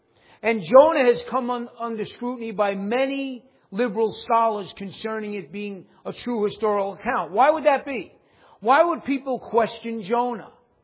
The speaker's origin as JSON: {"language": "English", "town": "New York City", "region": "New York", "country": "United States", "said": "If you guys don't know, I'm from New York City. And being from New York, we're territorial people."}